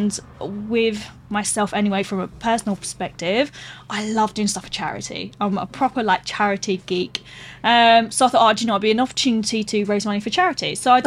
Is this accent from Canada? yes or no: no; East of England, United Kingdom; Although I am from Essex, so I don't blame people.